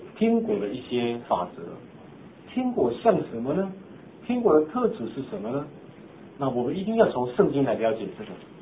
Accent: Taiwan; now in United States; 我从台湾来，我不能用台湾的法律来度量美国，是不是？

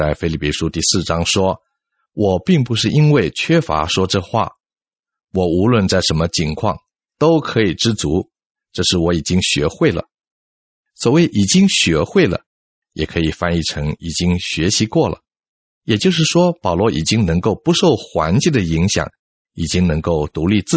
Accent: China; 贪财是万恶之根，我们中国人也有相同的说法。

